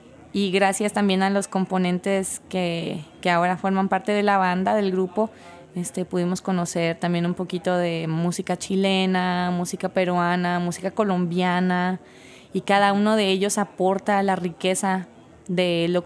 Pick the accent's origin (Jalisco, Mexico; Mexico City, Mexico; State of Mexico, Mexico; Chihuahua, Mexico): Chihuahua, Mexico; now in New York, United States; en mi caso, en la frontera, pues yo vengo de la ciudad de Los Burritos y de donde se creó la margarita.